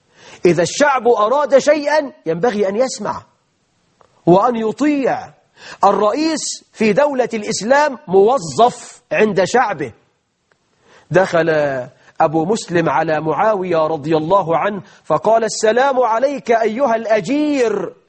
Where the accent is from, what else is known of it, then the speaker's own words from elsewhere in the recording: Egypt; بل عندنا في مصر ولا فخر نساء بلطجيات، واحدة ست شايلة سنجة.